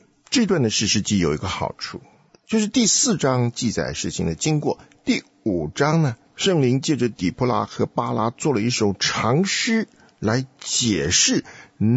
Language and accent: Chinese; Taiwan; moved away as an adult; now in United States; 我是从台湾来的，我在台湾的时候没有信主，20来岁出国留学，到美国才信主